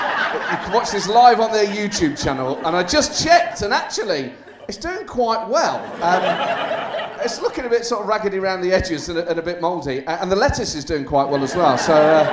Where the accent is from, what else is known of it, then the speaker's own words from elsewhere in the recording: Leeds, Yorkshire and the Humber, United Kingdom; because I grew up in Leeds. I've struggled my whole life to deal with that. It's an amazing place, Leeds.